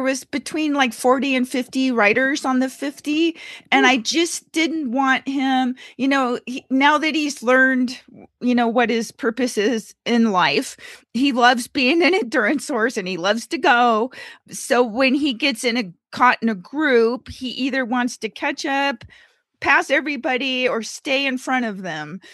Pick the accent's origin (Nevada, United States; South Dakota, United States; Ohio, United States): Nevada, United States; Gardnerville; from Gardnerville, Nevada